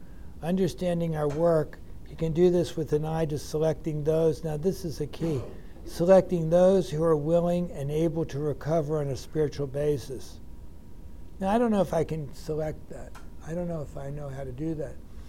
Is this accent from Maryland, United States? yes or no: yes; Baltimore, Maryland, United States; now in New York, United States; But when I grew up in Baltimore, and like Ohio was like west.